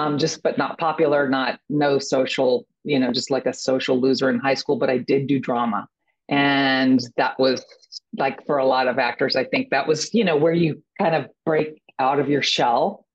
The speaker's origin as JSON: {"language": "English", "town": "Atlanta", "region": "Georgia", "country": "United States", "tie": "born there", "said": "I was born in Atlanta."}